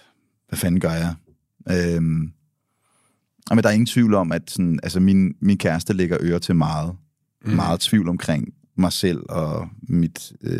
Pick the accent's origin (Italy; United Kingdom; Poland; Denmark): Denmark; Hørsholm, Capital Region of Denmark; moved away; jeg voksede op i Hørsholm. Den er fin, ikke?